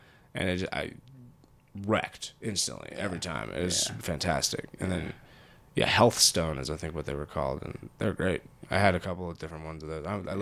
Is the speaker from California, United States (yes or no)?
yes; California, United States; I grew up in California, so it's a little, it's kind of, I mean, you know, you're in Berkeley, it's there, yeah.